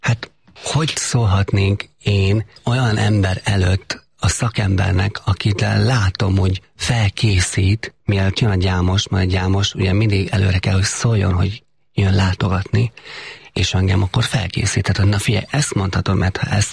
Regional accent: Heves, Hungary; Ugyan Heves megyében nőttem föl. Az ottan rokonok vették meg a legtöbben.

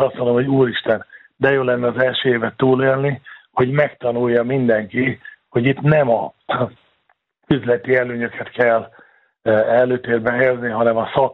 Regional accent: Szabolcs-Szatmár-Bereg, Hungary; born there; hát én vidéki vagyok, Nyíregyháza mellett születtem

